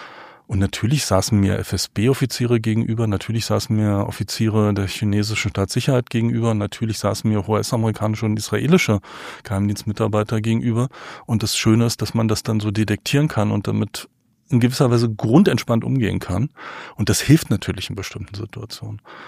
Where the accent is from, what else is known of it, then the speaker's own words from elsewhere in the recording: East Germany, Germany; ich bin Ossi, ich bin auf der Straße sozialisiert.